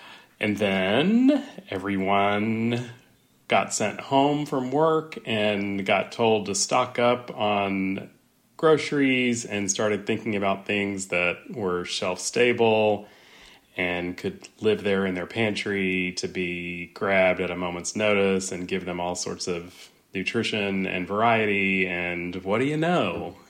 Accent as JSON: {"language": "English", "region": "Texas", "country": "United States", "tie": "born or raised there", "said": "I mean, I grew up in West Texas and we went out to eat at a lot of Tex-Mex restaurants"}